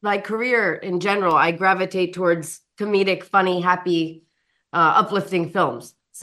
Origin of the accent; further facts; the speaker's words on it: Long Island, New York, United States; I'm from Long Island too.